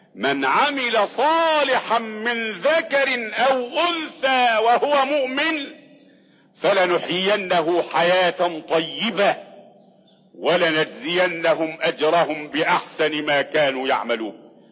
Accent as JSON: {"language": "Arabic", "country": "Egypt", "said": "لما حدث قحط مثل الحادث عندنا في مصر."}